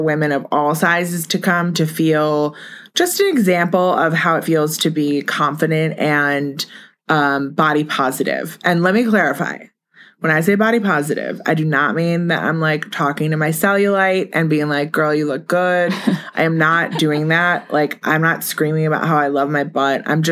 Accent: Milwaukee, Wisconsin, United States; I'm from Milwaukee, and I am a supermodel.

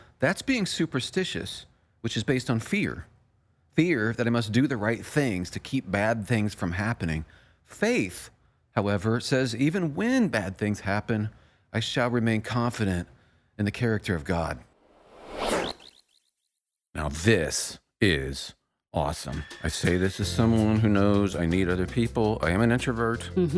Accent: Illinois, United States; Producer Sherry is here. I have Asperger's. I am a white guy. I am from Illinois.

